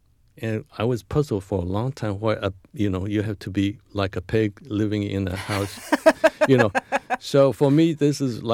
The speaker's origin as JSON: {"language": "English", "country": "China", "tie": "born or raised there", "said": "I was brought up in China, and I was not introduced to Chinese characters like the way I have presented in the book."}